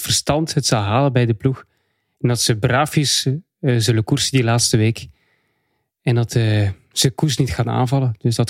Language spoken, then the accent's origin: Dutch; Belgium; ik ben een Belg, wil ik natuurlijk dat